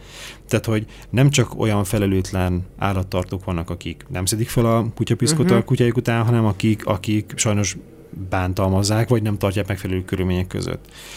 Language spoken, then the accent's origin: Hungarian; Szeged, Csongrád-Csanád, Hungary; Amúgy az dolog érdekes, hogy én szegedi vagyok, én ott nőttem föl